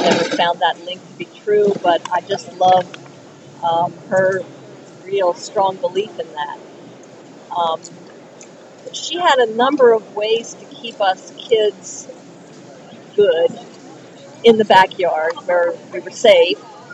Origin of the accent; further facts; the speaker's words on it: Appalachia, United States; one of the things that I write about a lot on there is growing up in Appalachia.